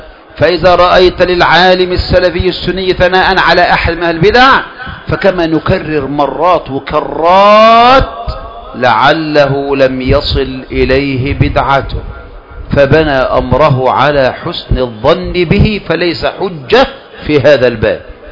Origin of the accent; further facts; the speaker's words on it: Egypt; بلادنا مصر